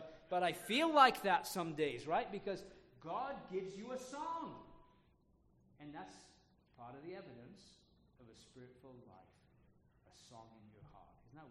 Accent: England, United Kingdom; I'm just kind of saying that as an Englishman.

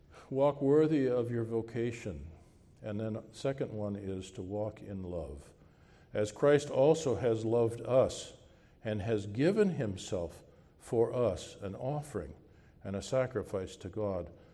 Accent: Minnesota, United States; When I was a little boy, growing up in Minnesota, we get a lot of snow and cold.

